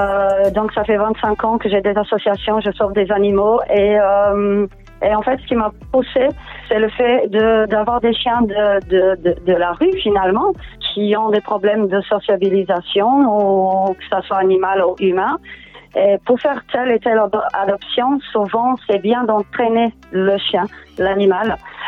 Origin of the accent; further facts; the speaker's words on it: Portugal; moved away as an adult; now in Saint-Martin; je suis portugaise, je suis arrivée il y a très longtemps sur l'île. Je fais mes études au Portugal ainsi qu'en France.